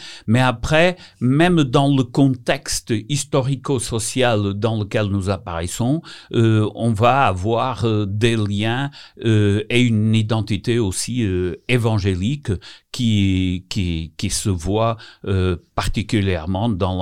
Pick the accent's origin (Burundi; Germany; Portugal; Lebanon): Portugal; Moi, je suis portugais. Même si je suis adventiste de deuxième génération, mes parents et mes grands-parents, ils sont des convertis